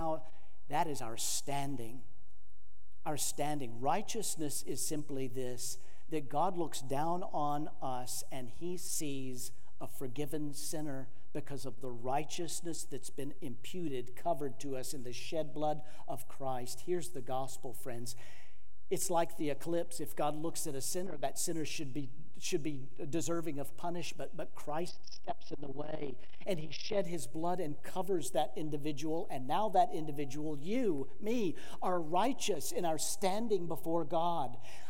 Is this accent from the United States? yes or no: yes; Carrollton, Texas, United States; We grew up in Carrollton, so we were very close to where we were coming back home.